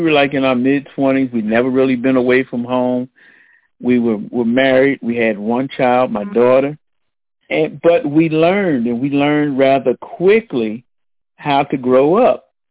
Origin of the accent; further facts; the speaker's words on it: Philadelphia, Pennsylvania, United States; also born or lived in Virginia; I was born in Philadelphia, went to school in Philadelphia, elementary, high school, and then I went to college in Virginia.